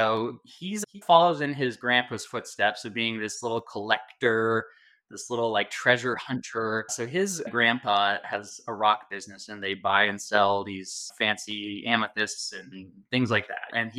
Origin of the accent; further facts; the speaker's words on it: Arizona, United States; So we're from Arizona and it's very hot and dry here.